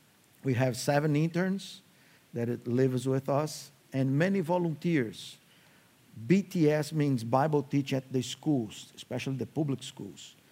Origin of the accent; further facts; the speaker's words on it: Recife, Pernambuco, Brazil; English is a second language; I'm from Recife. I grew up at Word of Life, going there since I was 6 years old